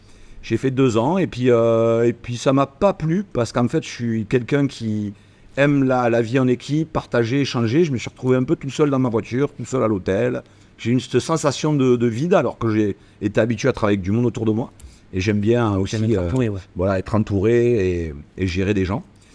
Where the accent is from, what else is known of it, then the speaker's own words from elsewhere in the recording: Dijon, Bourgogne-Franche-Comté, France; born there; Je suis né à Dijon, je suis arrivé dans le sud il y a très petit, il y a 6 ans.